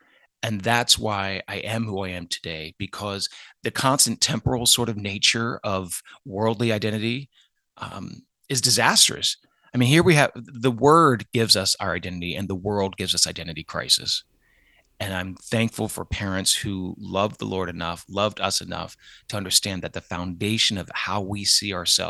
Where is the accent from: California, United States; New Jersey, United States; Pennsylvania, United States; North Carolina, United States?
Pennsylvania, United States; So growing up in the … on a farm in Lancaster County, Pennsylvania, was really just an incredible experience